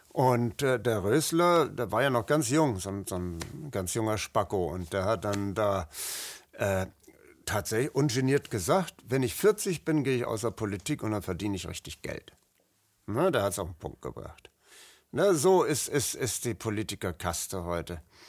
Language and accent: German; Flensburg, Schleswig-Holstein, Germany; ich bin dann am Werftarbeiterviertel aufgewachsen in Flensburg, ne? In so einem richtigen Industriegebiet.